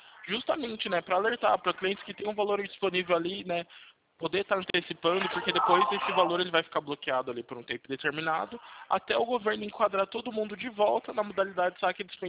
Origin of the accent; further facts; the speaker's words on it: São Carlos, São Paulo, Brazil; Eu sou daqui de São Carlos.